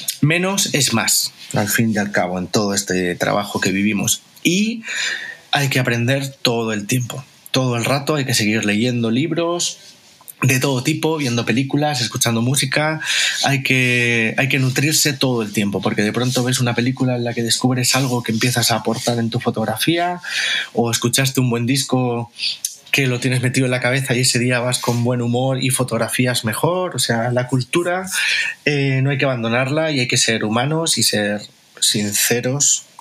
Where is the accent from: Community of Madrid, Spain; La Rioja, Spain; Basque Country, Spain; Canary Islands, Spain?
Community of Madrid, Spain; Madrid; tengo 36 años y soy de Madrid.